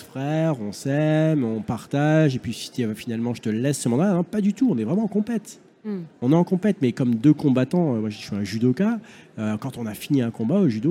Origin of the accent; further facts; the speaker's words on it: Metz, Grand Est, France; Je suis de Metz, moi par exemple, je suis agent immobilier à Metz.